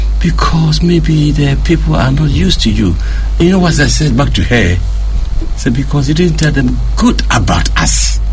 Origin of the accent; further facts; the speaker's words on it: Ghana; "So, where do you come from?" I said, "I'm from Ghana."